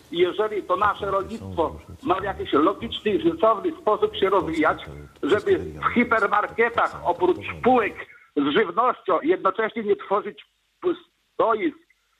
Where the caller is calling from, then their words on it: Węgorzewo, Warmian-Masurian Voivodeship, Poland; ja z Węgorzewa dzwonię, jestem rolnikiem.